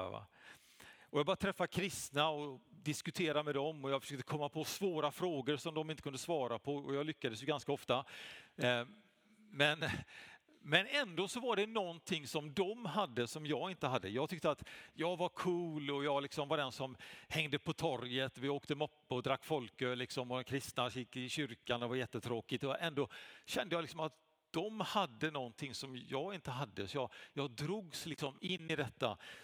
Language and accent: Swedish; Gothenburg, Västra Götaland County, Sweden; Jag kommer från Göteborg.